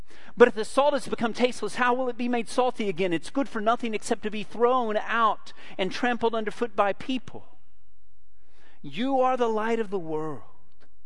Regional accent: Hardscrabble, Texas, United States; born there; I was born in Hardscrabble, Texas, so these temperatures are nothing to me. We were a hardy lot.

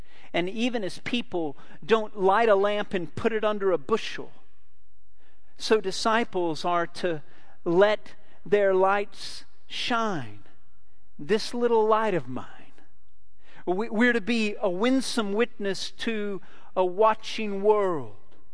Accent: Hardscrabble, Texas, United States; born there; I was born in Hardscrabble, Texas, so these temperatures are nothing to me. We were a hardy lot.

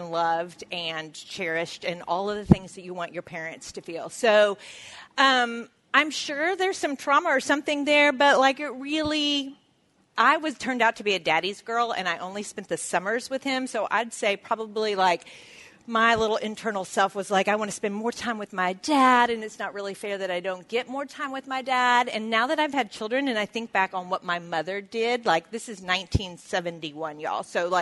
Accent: Alton, Illinois, United States; I was born in Alton, Illinois, which is right across the river from St. Louis.

